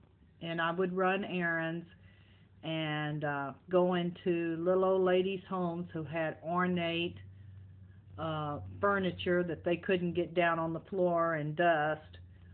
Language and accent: English; Gonzales, Texas, United States; born there; to talk about my childhood, I was born in Gonzales, Texas